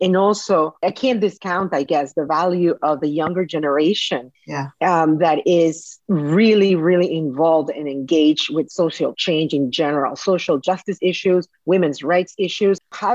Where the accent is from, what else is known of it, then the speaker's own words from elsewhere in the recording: Monterrey, Nuevo León, Mexico; English is a second language; I grew up in Mexico, in the northern state of Nuevo León in Monterrey, and we are sort of close to the border.